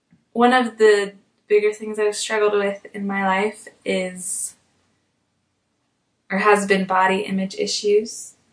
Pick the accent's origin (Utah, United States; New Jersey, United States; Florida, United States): Utah, United States; I'm 25 years old. I'm an English teacher. I've been teaching for 4 years. I have lived in Utah my whole life, so I love all that Utah stuff, like skiing and climbing and the outdoors.